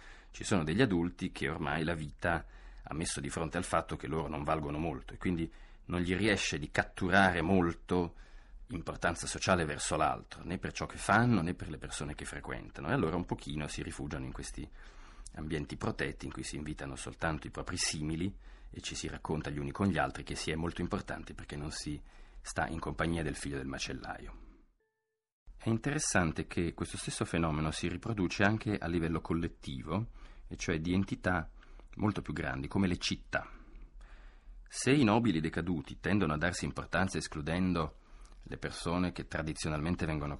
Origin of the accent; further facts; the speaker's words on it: Florence, Tuscany, Italy; born there; Una di queste è sicuramente Firenze, la mia città natale